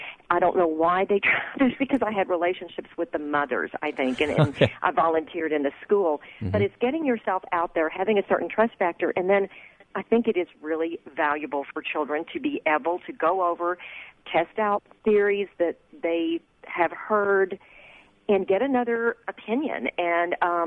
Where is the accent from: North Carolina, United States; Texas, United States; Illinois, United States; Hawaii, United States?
Texas, United States; Austin; now in Mount Vernon, United States; because I'm from Texas. I'm from Austin, Texas, and finding myself living in Mount Vernon, Iowa.